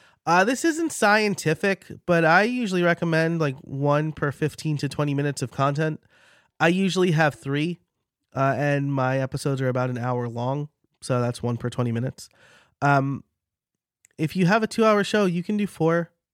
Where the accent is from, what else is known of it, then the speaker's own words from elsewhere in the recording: New York, United States; accent: New York; My New York accent came out a little bit there.